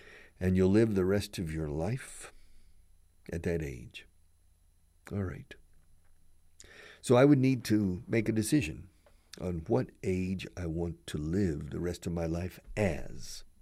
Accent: Texas, United States; I'm from Texas, and I don't have a Texas accent.

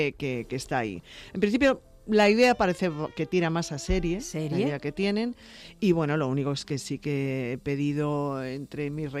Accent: Valladolid, Castile and León, Spain; También yo soy de Valladolid

